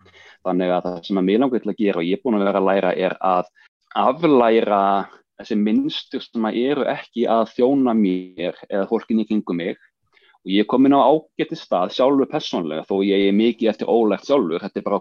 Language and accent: Icelandic; Hafnarfjörður, Capital Region, Iceland; ég alveg upp í Hafnarfjörði og ég bara flúði í Hafnarfjörðinu rauninni. Fór bara í skóla í Reykjavík.